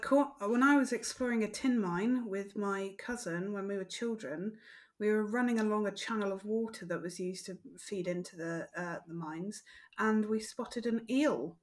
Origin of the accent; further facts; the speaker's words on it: Salisbury, South West England, United Kingdom; I was brought up in Salisbury